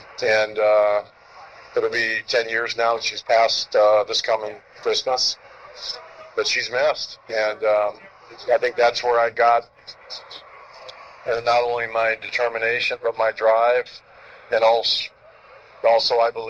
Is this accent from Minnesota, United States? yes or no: yes; Rochester, Minnesota, United States; born or raised there; also born or lived in Sacramento, California